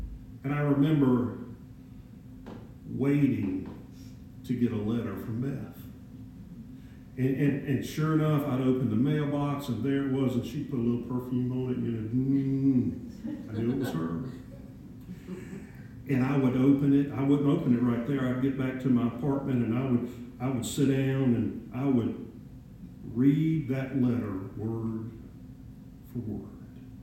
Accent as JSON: {"language": "English", "town": "Savannah", "region": "Georgia", "country": "United States", "tie": "born or raised there", "said": "I went off to Savannah, Georgia, my hometown, and I was working and saving money"}